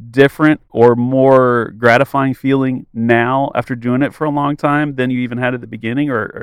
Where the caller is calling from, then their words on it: Dallas, Texas, United States; I'm calling you from Dallas.